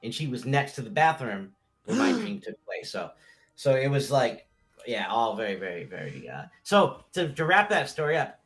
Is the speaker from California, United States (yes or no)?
no; Massachusetts, United States; there's a tale in my hometown about a hunter's hand that in the 1600s, this hunter continued to hunt on a witch's land. And she was fed up and she chopped his hand off. And people say out in Rocky Woods, it's a big forest in Massachusetts